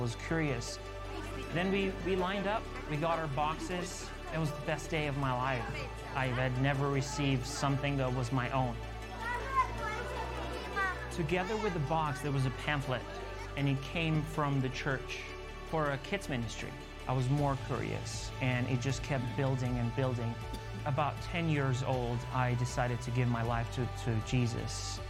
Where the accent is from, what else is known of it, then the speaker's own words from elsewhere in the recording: Kosovo; English is a second language; I come from Southeastern Europe. I was 6 years old during the war in Kosovo, which left a lot of people very poor.